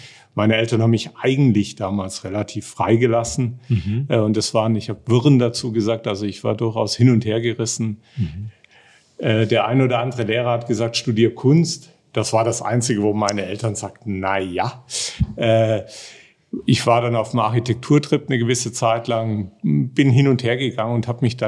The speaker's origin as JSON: {"language": "German", "region": "Southern Germany", "country": "Germany", "tie": "born or raised there", "lives_now": "Munich, Germany", "said": "Ich bin gebürtig in Süddeutschland aufgewachsen, im Dreieck Nürnberg-Ulm-München und habe die längerfristigste Perspektive dann in München gefunden."}